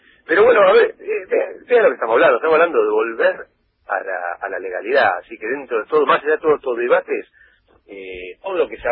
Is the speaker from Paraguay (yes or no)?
no; Argentina; como los argentinos tendemos a dejar todo para el final